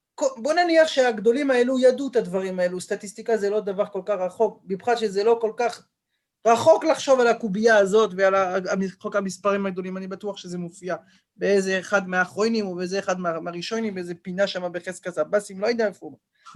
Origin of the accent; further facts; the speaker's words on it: France; Hebrew is a second language; אבל אני צרפתי, ככה מדברים בצרפתית.